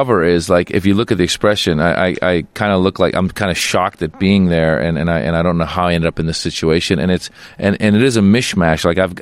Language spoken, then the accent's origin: English; United States; I mean, I grew up in America, so I'm the same as you.